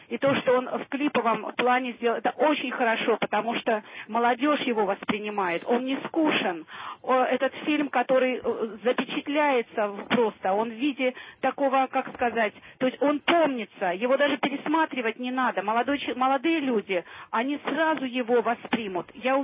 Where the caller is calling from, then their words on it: Moscow, Russia; Я из Москвы звоню.